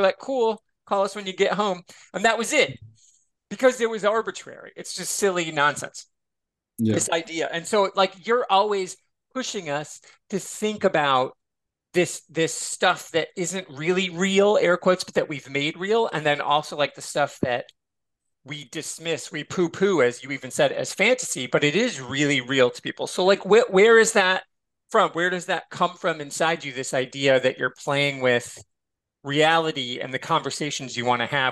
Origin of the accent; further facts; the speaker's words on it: Michigan, United States; You know, and I grew up in Michigan where it's like, there's Canada.